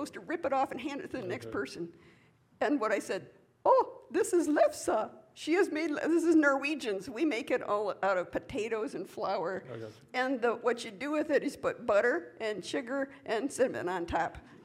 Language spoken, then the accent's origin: English; Holland, Michigan, United States; Yeah, I'm from the other side of Michigan. I'm not Dutch. That's where Holland, Michigan.